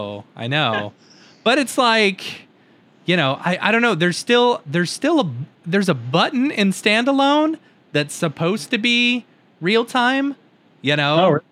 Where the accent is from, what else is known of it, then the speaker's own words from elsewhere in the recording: Texas, United States; Even though I'm also from Texas, I promise.